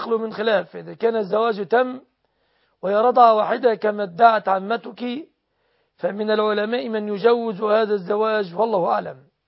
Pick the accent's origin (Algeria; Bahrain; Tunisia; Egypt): Egypt; وأسأل الله أن يحفظ بلادنا مصر